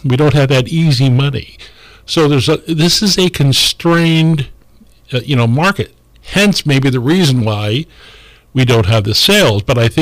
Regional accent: Guerneville, California, United States; I was raised in Guerneville, as many of you know

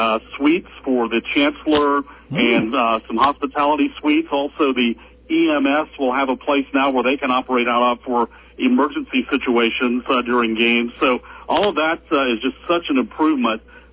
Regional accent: Cullowhee, North Carolina, United States; I grew up in Cullowhee. Yes, actually, people grow up in Cullowhee. I know it's hard to believe, but became a huge Catamount fan growing up, living about 2 miles from the university

